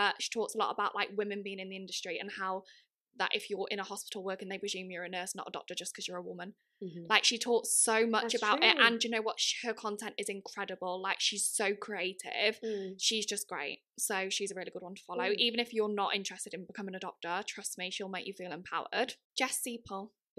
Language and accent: English; Wales, United Kingdom; She's actually very local to me. She's not far from my hometown. She's a North Wales girlie.